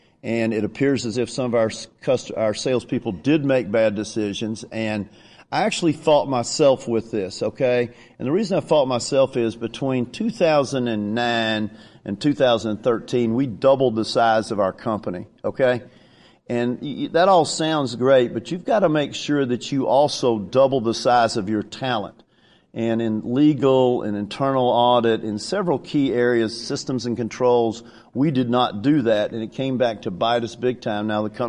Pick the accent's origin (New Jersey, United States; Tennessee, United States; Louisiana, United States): Tennessee, United States; Knoxville; we're from Knoxville, graduated from Tennessee like my dad